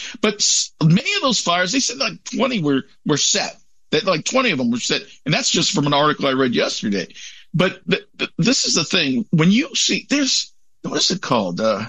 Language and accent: English; Los Angeles, California, United States; I'm from the area, so I'm from Los Angeles, as a matter of fact.